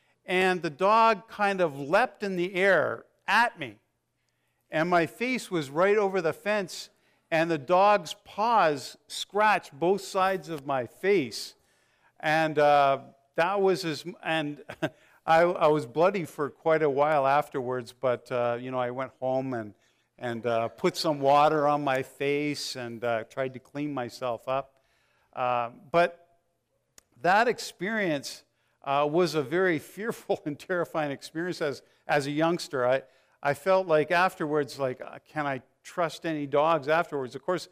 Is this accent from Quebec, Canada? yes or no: no; Cold Lake, Alberta, Canada; When I was a youngster, growing up in Cold Lake, Alberta